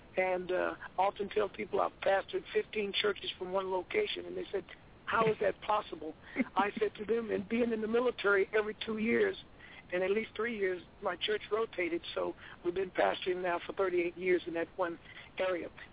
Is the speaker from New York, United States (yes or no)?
no; North Carolina, United States; coming back to my home church where I grew up in the country and in the farm in North Carolina, now near Greensboro, North Carolina.